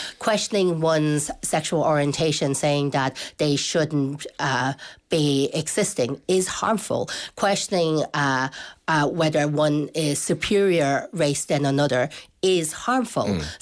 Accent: Dublin, Leinster, Ireland; I was born in Rotunda, I was raised in Dublin

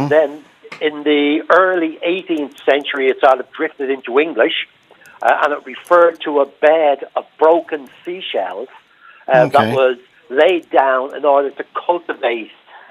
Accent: Malahide, Leinster, Ireland; basically I'm from Malahide, Joe, or I grew up in Malahide, and there was oyster beds there.

